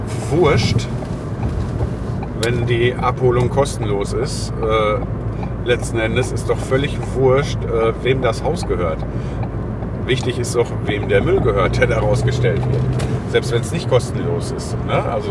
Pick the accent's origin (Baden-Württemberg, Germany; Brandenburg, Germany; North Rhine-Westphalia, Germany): North Rhine-Westphalia, Germany; Lüdenscheid; Ich komme ja aus Lüdenscheid und da war auch für Mieter kein Problem.